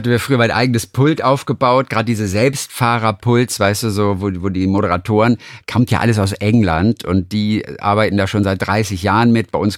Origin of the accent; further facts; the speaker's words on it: Lübeck, Schleswig-Holstein, Germany; Ich komme schließlich aus Norddeutschland. Du, ich weiß, was das ist.